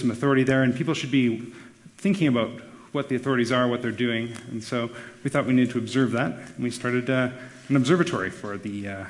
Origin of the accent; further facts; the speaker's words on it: San Francisco, California, United States; And we're from San Francisco.